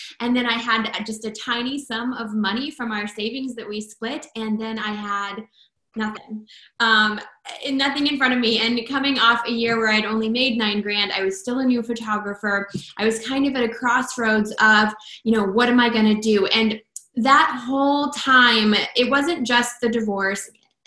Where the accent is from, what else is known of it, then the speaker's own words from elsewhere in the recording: Oklahoma, United States; moved away as an adult; also born or lived in New York; now in Los Angeles, United States; I am a brand photographer for women who are a creative force in their industry. I am originally from Oklahoma. That's where I grew up. And then I made it to Los Angeles almost 13 years ago by way of New York for a little bit.